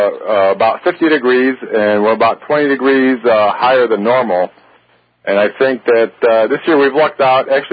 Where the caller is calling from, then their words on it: Chicago, Illinois, United States; Actually, I'm calling in from Chicago, Illinois.